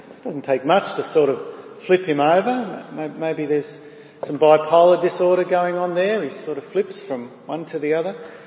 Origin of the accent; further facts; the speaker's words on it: Australia; We're Australian.